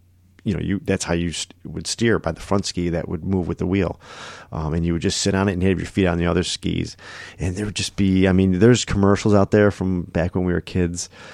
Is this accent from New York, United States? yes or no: yes; Buffalo, New York, United States; we growing up in Buffalo, we had, you know, real snowy winters.